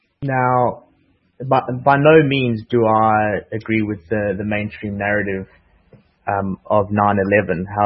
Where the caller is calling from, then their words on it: Brisbane, Queensland, Australia; also born or lived in South Africa; Okay, so I'm calling from Brisbane, Australia.